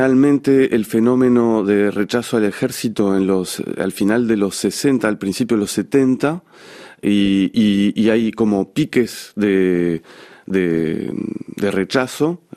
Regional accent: Uruguay; moved away; Después con mis padres nos fuimos de Uruguay por la situación política, porque el país estaba al borde de un golpe de Estado.

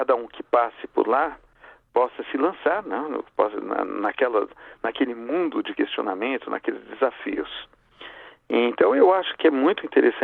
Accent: São Paulo, Brazil; quando eu era menino, eu morava em São Paulo, muito perto de uma casa desenhada pelo Paulo Mendes da Rocha, que ficava no Morumbi

